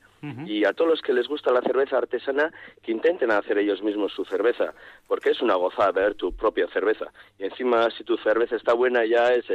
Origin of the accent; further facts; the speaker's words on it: Mungia, Basque Country, Spain; yo soy de Munguía, en Munguía también